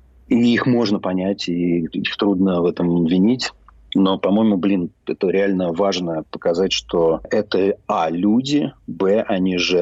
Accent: Moscow, Russia; born there; я родился в Москве, у моих родителей высшее образование, они вообще художники

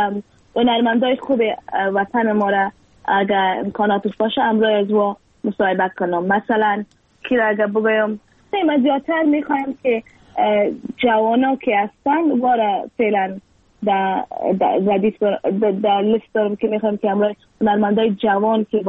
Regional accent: Afghanistan

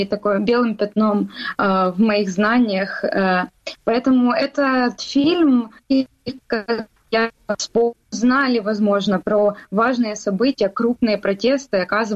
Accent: Sloviansk, Donetsk Oblast, Ukraine; я из Славянска, Донецкой области, мне 28 лет

